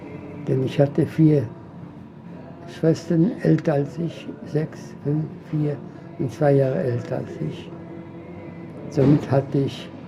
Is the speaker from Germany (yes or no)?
no; Łódź, Łódź Voivodeship, Poland; born there; hat eine kleine Wäscherei aufgemacht im Zentrum der Stadt Lodz, meine Geburtsstadt.